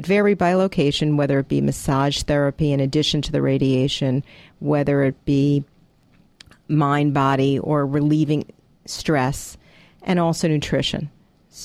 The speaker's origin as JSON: {"language": "English", "region": "New York area", "country": "United States", "moved": "as an adult", "lives_now": "Atlanta, United States", "said": "as you can probably tell from my lovely accent, I am not from Atlanta, Georgia originally. I'm from the New York area."}